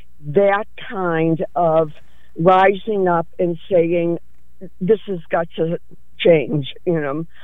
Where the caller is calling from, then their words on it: Massachusetts, United States; Hi, I'm here visiting Portland, but I'm from Massachusetts.